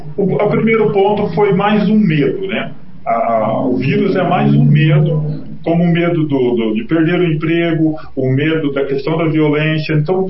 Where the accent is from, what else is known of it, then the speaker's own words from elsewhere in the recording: Brazil; E eu acredito, e eu sou brasileiro, eu acredito, entendeu?